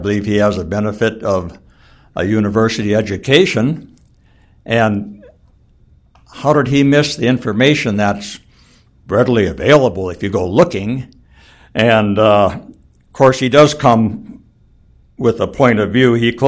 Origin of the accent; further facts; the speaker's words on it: Minnesota, United States; from Sudan, Minnesota.